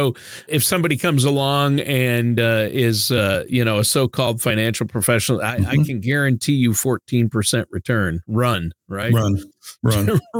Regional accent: Minnesota, United States; So many people, you know, I'm from Minnesota.

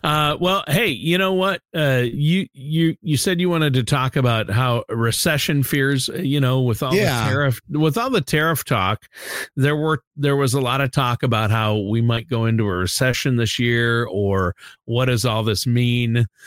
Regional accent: Iowa, United States; Or flat, like northern Iowa, where I grew up in Minnesota-Iowa border, it's just flat. You can see for miles. There's not a hill in town

